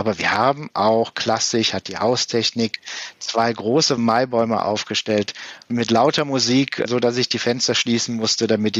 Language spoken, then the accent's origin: German; Erftstadt, North Rhine-Westphalia, Germany; Ich bin ein Kind der Erftstadt in Verein groß geworden.